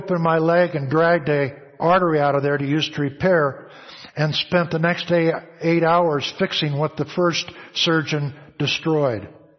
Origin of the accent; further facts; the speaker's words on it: Texas, United States; I'm from the Mississippi section of Texas